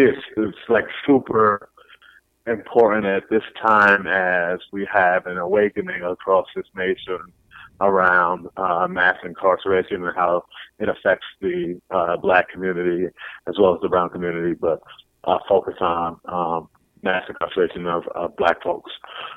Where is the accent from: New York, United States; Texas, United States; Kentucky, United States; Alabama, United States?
New York, United States; Hudson; So I'm just happy for the opportunity to be on the air, repping my hometown of Hudson, New York.